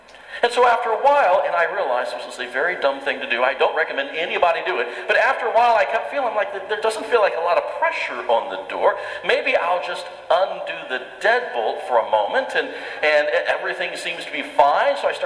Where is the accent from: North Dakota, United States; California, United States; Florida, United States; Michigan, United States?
Florida, United States; I remember growing up in Florida. I've grown up most of my life in Florida, had no hurricanes that I experienced until I went away to North Carolina, came back in 2004.